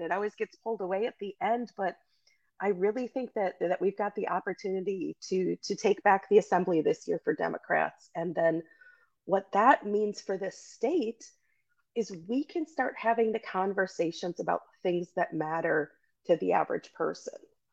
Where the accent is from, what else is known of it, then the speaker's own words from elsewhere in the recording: Eau Claire, Wisconsin, United States; I'm born and raised in Eau Claire.